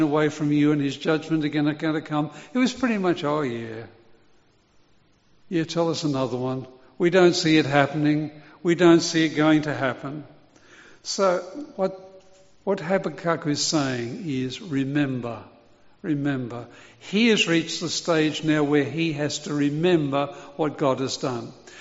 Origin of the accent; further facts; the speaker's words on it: London, United Kingdom; since I was born and lived in London for the early part of my life during the Second World War.